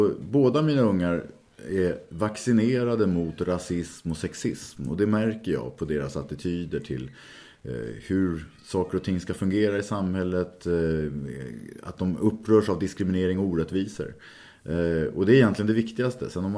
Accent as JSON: {"language": "Swedish", "town": "Stockholm", "region": "Stockholm County", "country": "Sweden", "said": "Och just nu så bor jag tillsammans med Åsa i en tvåa på Söder i Stockholm. Och där har jag bott på Söder sedan, ja, det är mer än 30 år. Så att jag är stockholmare."}